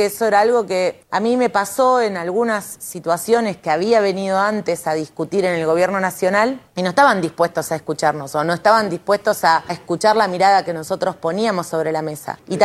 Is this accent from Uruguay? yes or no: no; Santa Fe, Argentina; Yo como santafesina valoro que no tenga retenciones.